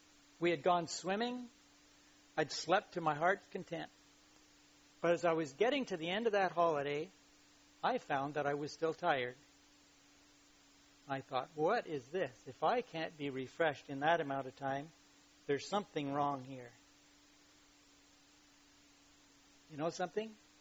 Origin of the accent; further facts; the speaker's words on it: United Kingdom; as Puritan English, British people, you know, of the stiff upper lip